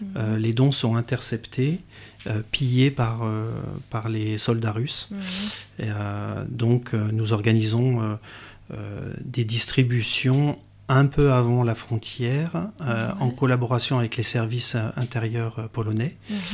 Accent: France; moi je suis français

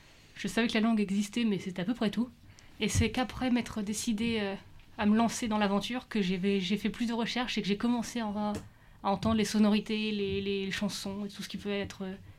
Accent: Hauts-de-France, France; j'ai 23 ans. Je viens des Hauts-de-France

